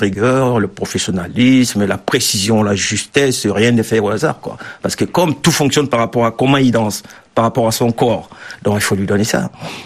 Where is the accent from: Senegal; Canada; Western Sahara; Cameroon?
Cameroon; now in France; quand je suis arrivé du Cameroun, je savais jouer évidemment, mais je connaissais pas ma valeur vraiment, parce qu'on n'avait pas de repère à l'époque au Cameroun